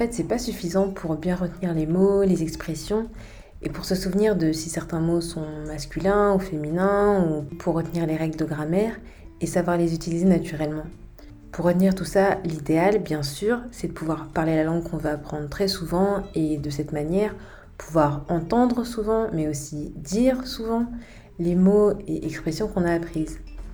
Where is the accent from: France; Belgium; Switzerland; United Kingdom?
France; Paris, Île-de-France; je suis française. Je suis née et j'ai grandi à Paris et en région parisienne